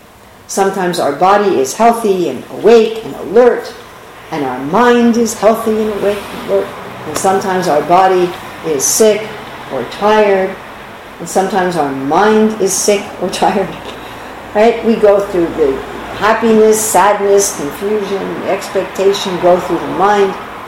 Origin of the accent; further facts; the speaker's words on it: New York City, New York, United States; Because I'm from New York City, where people speak very fast.